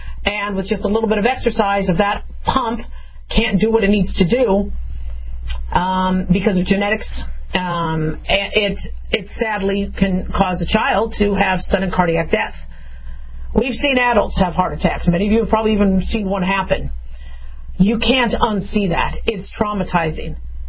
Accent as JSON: {"language": "English", "town": "Phoenix", "region": "Arizona", "country": "United States", "tie": "born or raised there", "said": "I remember growing up in Phoenix, they said, just stay indoors from 10 to 2."}